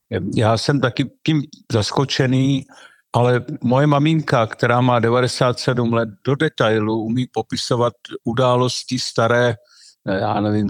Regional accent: Moravian Slovakia, Czechia; Nazdar, Joško, my si můžeme jako moravští Slováci říkat vítaj.

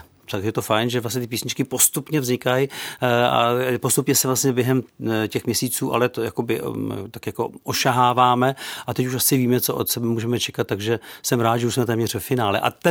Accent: Žatec, Ústí nad Labem Region, Czechia; já jsem ze Žadce původně

